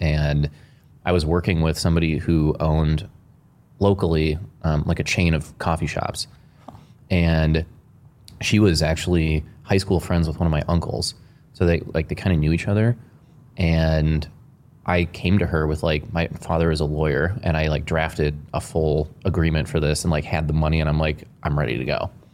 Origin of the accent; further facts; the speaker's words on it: Cleveland, Ohio, United States; growing up in Cleveland was sick. We got four seasons. Had a bunch of family and friends all there.